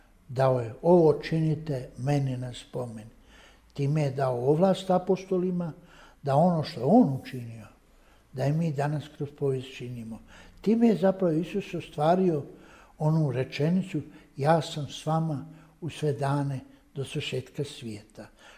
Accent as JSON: {"language": "Bosnian", "country": "Bosnia & Herzegovina", "said": "Mi u Bosni i Hercegovini, ako kažemo da smo vjernici"}